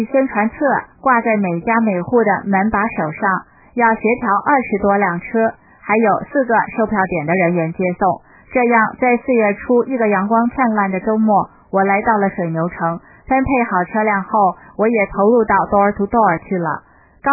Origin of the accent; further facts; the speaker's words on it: Toronto, Ontario, Canada; 我来自加拿大多伦多